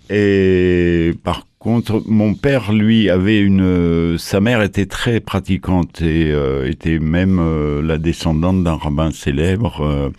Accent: Tunisia; born there; Moi, je suis né en Tunisie d'un père juif, d'une mère qui était plutôt d'origine protestante, enfin oui, d'origine protestante

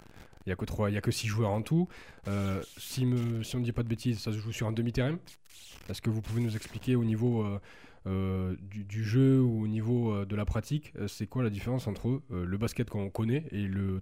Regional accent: France; Et donc là, cette année, on va voir ça à Paris, chez nous en France.

